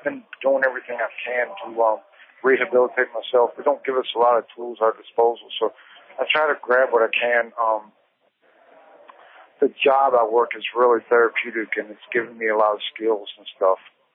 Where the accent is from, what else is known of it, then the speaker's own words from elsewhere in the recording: Detroit, Michigan, United States; also born or lived in Roanoke, Virginia; Originally, I'm from Detroit, Michigan, but for most of my life, I've lived in Roanoke, Virginia.